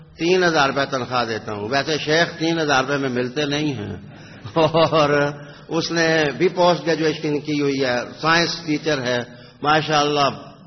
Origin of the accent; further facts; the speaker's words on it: Thandiani, Khyber Pakhtunkhwa, Pakistan; تو میں سید زادہ ٹھڈیانی کا رہنے والا، ٹھنڈی سرزمین کا لیکن گرم سید،